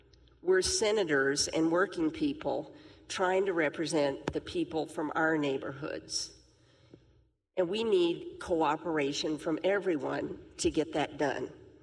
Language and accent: English; Missouri, United States; I'm from Shelby County, where we continue to lose population, and I represent 14 counties where we pretty much have that same situation